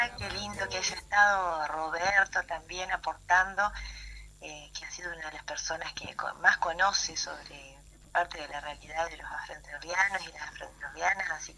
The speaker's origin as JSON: {"language": "Spanish", "country": "Argentina", "said": "somos argentinos y argentinas, no somos africanos y africanas. Descendemos de ellos, sí, pero fundamentalmente somos argentinos."}